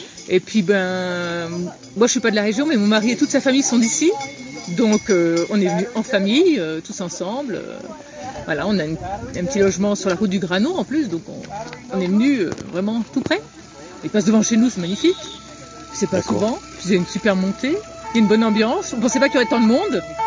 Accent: Auvergne-Rhône-Alpes, France; Nous, on vient des Haute-Savoie.

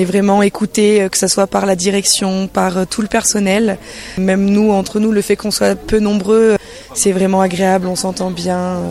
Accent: Grasse, Provence-Alpes-Côte d'Azur, France; Non, pas du tout, je suis de Grasse, à côté de Cannes.

